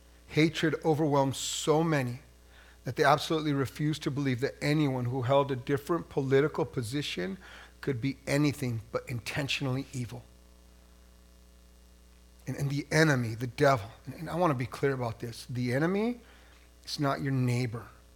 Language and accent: English; New Mexico, United States; And to be fair, y'all, I'm from New Mexico.